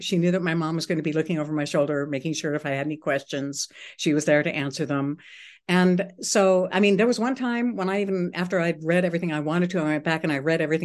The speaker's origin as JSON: {"language": "English", "town": "Seldovia", "region": "Alaska", "country": "United States", "tie": "born or raised there", "said": "My hometown of Saldovia, which is right across the bay from me here, had a one room public library that was built up by the postmistress of the town."}